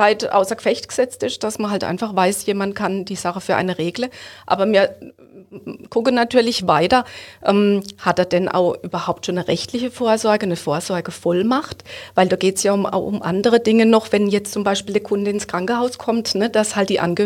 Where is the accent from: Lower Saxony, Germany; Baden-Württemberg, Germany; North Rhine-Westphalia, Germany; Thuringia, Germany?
Baden-Württemberg, Germany; Hofweier; Ich komme aus Hofweier.